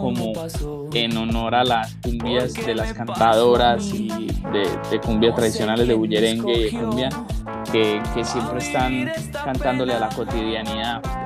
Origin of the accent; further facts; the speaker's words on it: Medellín, Antioquia, Colombia; Yo soy de Medellín, Antioquia.